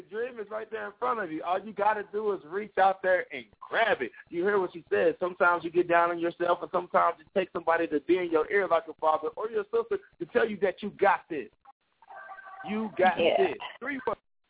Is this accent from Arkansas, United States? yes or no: no; Texas, United States; also born or lived in Oklahoma City; right out of OKC. That's where I'm from, born and raised, baby. I was born in Oklahoma, but Texas raised me.